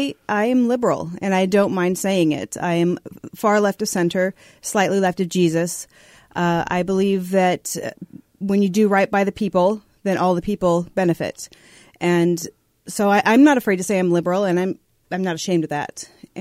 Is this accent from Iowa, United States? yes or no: yes; Des Moines, Iowa, United States; Originally from Des Moines, Iowa, veteran in the United States Navy. And I came back to Iowa and went to Drake University.